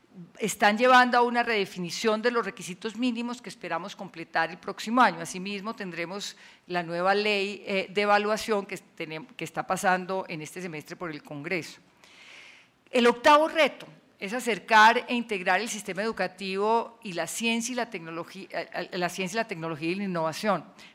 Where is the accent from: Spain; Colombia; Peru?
Colombia; como muchos colombianos de esos que participaron en el plan